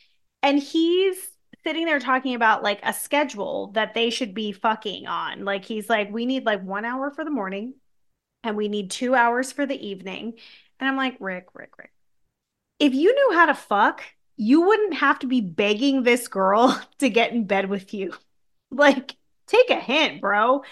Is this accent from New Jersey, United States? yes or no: yes; New Jersey, United States; which I had never realized as a kid, like growing up in New Jersey, thank goodness.